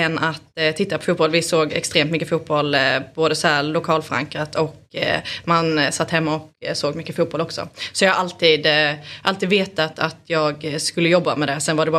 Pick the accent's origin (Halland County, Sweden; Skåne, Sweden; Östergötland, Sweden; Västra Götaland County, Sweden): Skåne, Sweden; Valje; Ifrån Valje.